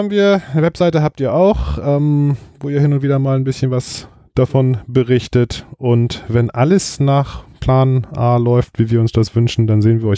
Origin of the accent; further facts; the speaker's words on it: Croatia; Ich komme aus Kroatien.